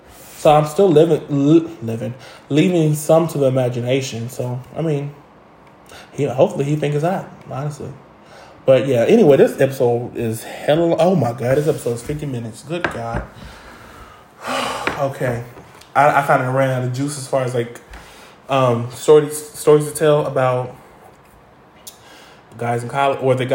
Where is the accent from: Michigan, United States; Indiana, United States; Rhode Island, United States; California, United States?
Indiana, United States; Indianapolis; because I'm from Indianapolis, so we were out all year